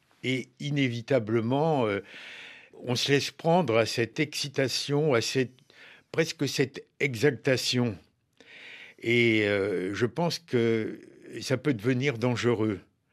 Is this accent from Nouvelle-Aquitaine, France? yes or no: no; Pays de la Loire, France; born there; also born or lived in Brittany / Lebanon; Moi, je me sens en effet, je suis né en Mayenne, j'ai vécu en Bretagne, je me sens un peu mayennais, un peu breton, un peu landais. Et quelque part, je me sens un peu libanais aussi. J'ai vécu 3 années